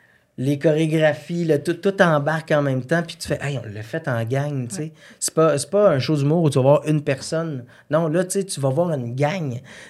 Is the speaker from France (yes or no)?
no; Saint-Élie-de-Caxton, Quebec, Canada; Moi, je viens de Saint-Élie-de-Caxton.